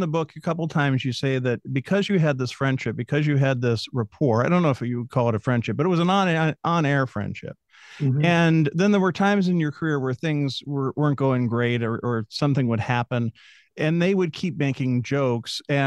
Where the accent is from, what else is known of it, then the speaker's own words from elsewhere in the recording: Philadelphia, Pennsylvania, United States; also born or lived in Washington, D.C.; Well, I was born in D.C. and then I was raised in Philadelphia.